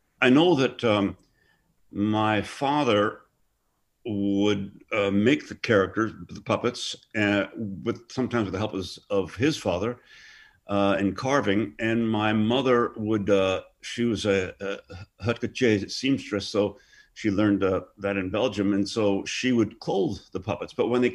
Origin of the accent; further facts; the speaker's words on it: Hereford, West Midlands, United Kingdom; born there; and then I was born in Hereford, England.